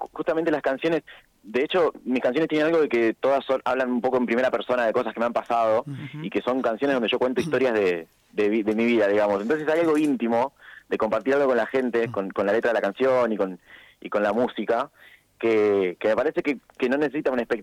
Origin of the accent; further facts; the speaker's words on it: Rafaela, Santa Fe, Argentina; a él lo conocí porque ambos somos de Rafaela